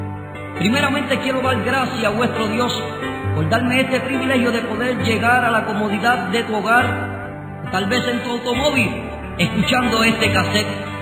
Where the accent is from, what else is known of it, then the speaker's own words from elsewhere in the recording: Aguadilla, Puerto Rico; nacido y criado en el Jardín del Atlántico, ciudad de Aguadilla, en un hogar humilde, sencillo, de familia de bajos recursos.